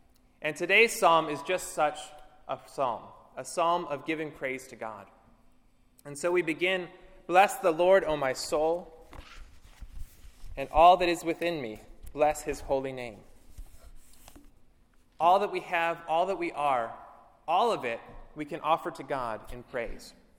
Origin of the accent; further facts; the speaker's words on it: Pennsylvania, United States; I come from Pennsylvania, and we have lots of people in Pennsylvania who choose to move down here in their retirement because they're sick of shoveling snow.